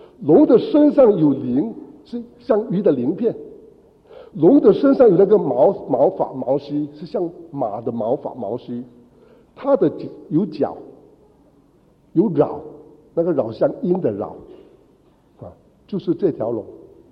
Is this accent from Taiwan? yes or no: no; China; 我们中国人所说的龙是一条怎么样的龙呢？